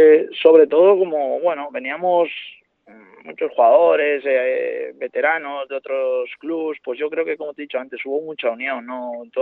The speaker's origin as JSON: {"language": "Spanish", "region": "Asturias", "country": "Spain", "said": "Lo único que te puedo decir que soy de Asturias"}